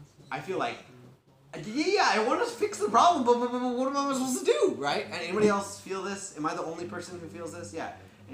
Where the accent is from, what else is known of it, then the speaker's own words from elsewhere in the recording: United States; But my experience growing up in America is definitely a white man.